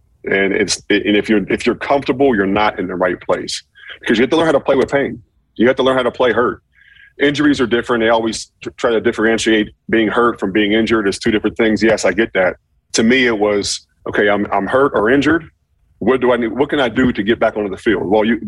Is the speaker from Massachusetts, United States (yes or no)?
no; Pittsburgh, Pennsylvania, United States; It's like an old, like growing up in Pittsburgh, it's like that old basement that's just musty